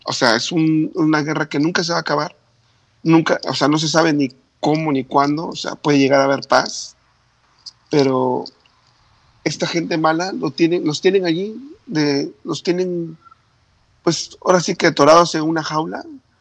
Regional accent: Mexico; now in Israel; yo soy mexicano y sí, realmente, pero vivo en Israel y tengo que adoptar este país como mi país al final

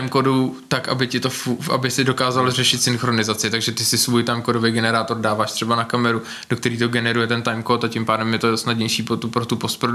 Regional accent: Prague, Czechia; Jsem z Prahy v podstatě, kousek od Prahy jsem se narodil.

